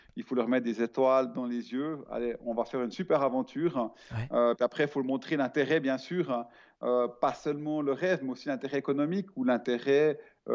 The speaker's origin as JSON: {"language": "French", "country": "Switzerland", "said": "Alors j'ai bien un compte en banque en Suisse parce que je suis suisse"}